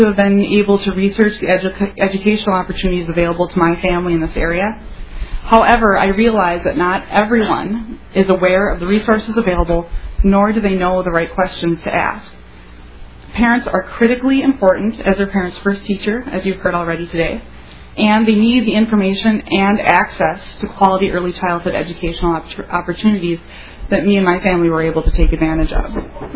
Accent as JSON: {"language": "English", "town": "Cambridge", "region": "Massachusetts", "country": "United States", "said": "I'm from Cambridge, which is in Representative Eastland's district."}